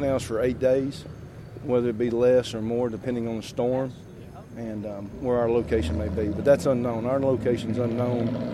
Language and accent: English; South Carolina, United States; Well, I don't know if you say I'm fortunate or unfortunate, but I'm from South Carolina. I work for Hilton Head Island Fire Department, so I've been in a few hurricanes.